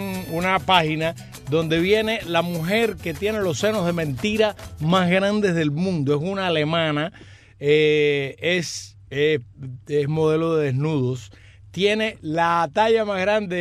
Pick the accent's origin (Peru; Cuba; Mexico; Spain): Cuba; yo soy mal cubano.